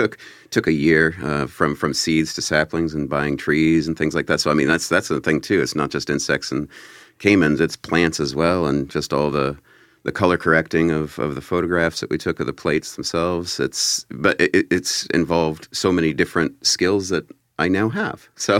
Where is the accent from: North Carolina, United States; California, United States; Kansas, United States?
Kansas, United States; I grew up in Kansas, and so it's a lot more kind of nature than what you would find in downtown Cincinnati, I suppose.